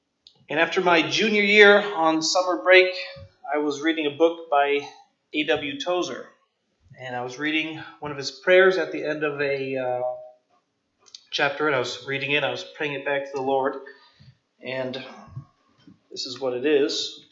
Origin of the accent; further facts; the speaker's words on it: Japan; moved away as an adult; So I grew up in Japan from ages 2 to 19.